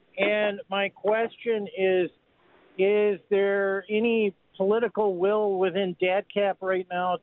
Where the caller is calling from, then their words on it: Oconomowoc, Wisconsin, United States; Hi, I'm calling from Oconomowoc.